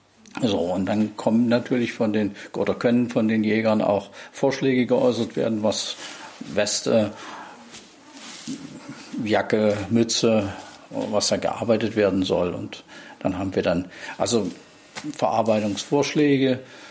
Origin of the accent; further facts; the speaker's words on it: Dresden, Saxony, Germany; also born or lived in Wismar; now in Schwerin, Germany; Ich komme ursprünglich aus Dresden, habe viele Jahre in Wismar mein Geschäft gehabt und dort aufgebaut. Und nach der Wende bin ich nach Schwerin gewechselt